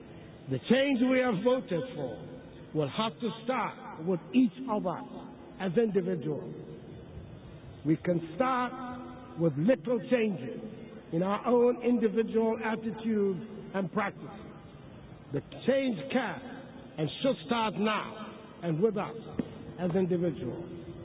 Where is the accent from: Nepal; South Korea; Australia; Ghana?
Ghana; we all say as a matter of routine that we are Ghanaians.